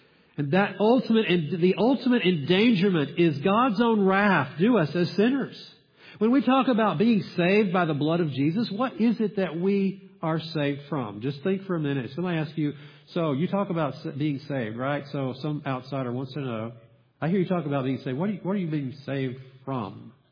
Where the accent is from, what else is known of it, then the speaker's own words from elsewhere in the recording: United States; And, you know, as an American, we want to stand up.